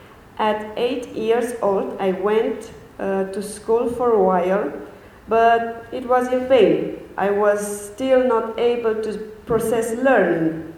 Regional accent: Romania; I'm from Romania. I was born in a Christian family

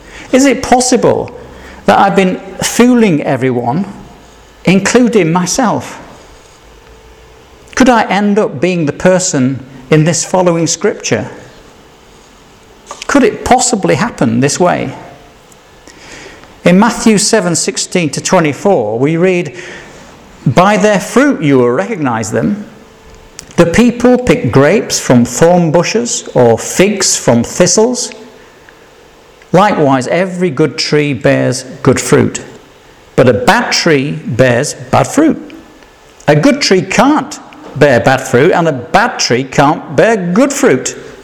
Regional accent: Yorkshire and the Humber, United Kingdom; And my problem with the King James Version is that I'm from Yorkshire. And I can't talk like that.

